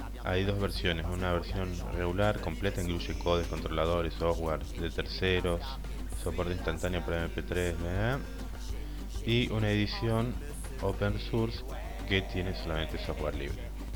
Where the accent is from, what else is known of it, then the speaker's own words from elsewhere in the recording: Argentina; Los que no son argentinos comprenderán, yo creo que ya está popularizado a nivel mundial el mate como producto argentino, y bueno, es algo que tomamos habitualmente.